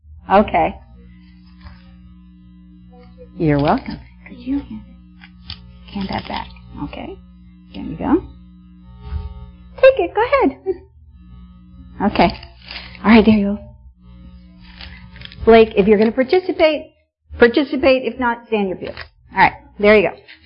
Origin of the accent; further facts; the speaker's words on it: Missouri, United States; I'm from Missouri, and we ate a lot of okra in Missouri, and it's really good.